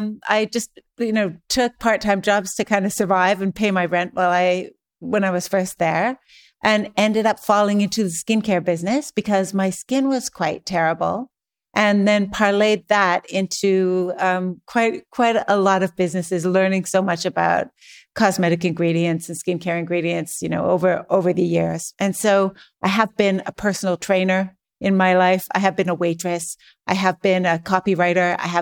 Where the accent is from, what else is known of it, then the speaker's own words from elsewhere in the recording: Saskatchewan, Canada; also born or lived in Alberta; I'm a Canadian. I grew up mostly in Saskatchewan and Alberta. Saskatchewan is like the prairies, you know, there's sort of nothing there except for farmhouses and a couple of small cities.